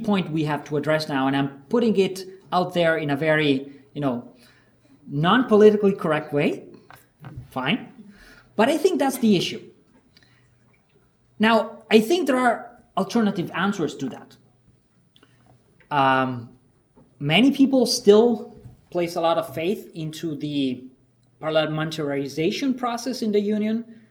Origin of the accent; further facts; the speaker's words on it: Italy; English is a second language; starting with France with the election of François Hollande, going to Italy, my home state, with the election of the Democratic Party.